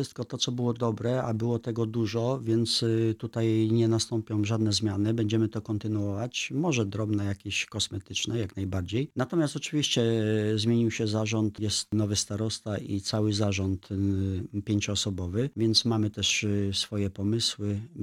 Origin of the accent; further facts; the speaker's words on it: Smolec, Lower Silesian Voivodeship, Poland; pochodzę akurat ze Smolca